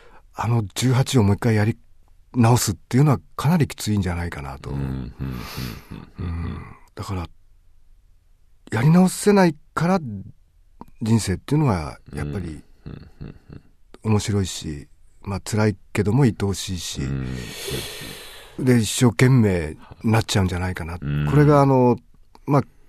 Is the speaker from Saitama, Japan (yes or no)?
yes; Saitama, Japan; 例えば僕はまあ、埼玉出身で、まあ、東京から近いといえば近いんですけど